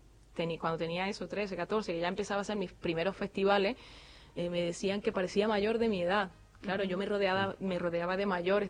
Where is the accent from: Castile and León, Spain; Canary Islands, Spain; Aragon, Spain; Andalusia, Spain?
Andalusia, Spain; Almería; also born or lived in Córdoba; Sí, a los 11 años me fui a Almería, a la zona de la costa